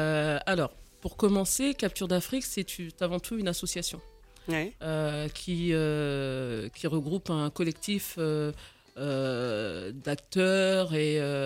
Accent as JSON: {"language": "French", "country": "France", "said": "c'est vrai qu'on est français, avant tout, mais on a quand même des origines diverses et variées. Le collectif, c'est beaucoup d'origines afro, donc ça, africaines, on va dire."}